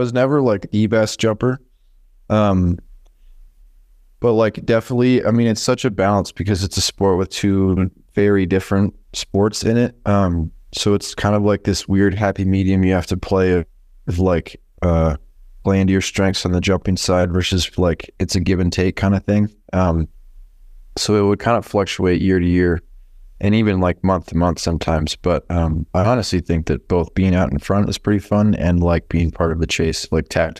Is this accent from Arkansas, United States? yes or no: no; Steamboat Springs, Colorado, United States; So as I was actually born and raised in Steamboat. So like most kids born and raised in Steamboat, I started skiing in the backyard pretty young.